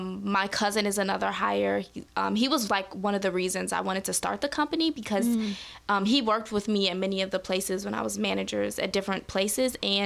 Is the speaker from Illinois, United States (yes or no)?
yes; Chicago, Illinois, United States; Yes, we were born and raised on the South Side. So we mostly lived, it was really a battle for us because we mostly lived in African-American neighborhoods.